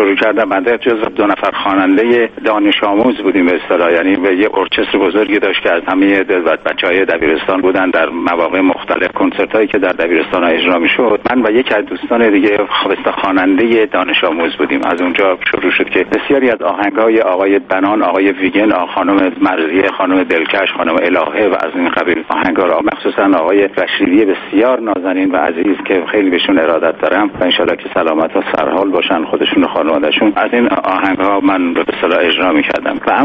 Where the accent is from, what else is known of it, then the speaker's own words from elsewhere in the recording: Isfahan, Iran; بنده هرچند که اصلی پدر و مادرم مال آباده شیراز یعنی استان فارس هستم، بنده خودم در اصفهان متولد شدم، در اصفهان بزرگ شدم،